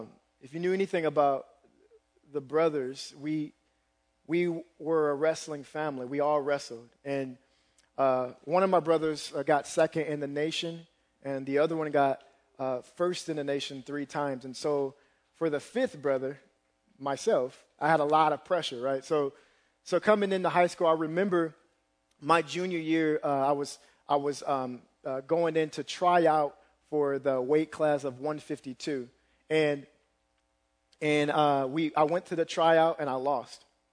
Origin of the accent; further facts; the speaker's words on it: Waterloo, Iowa, United States; I'm from Waterloo. I see my sister just came in. Woo, Waterloo. I went to Iowa State.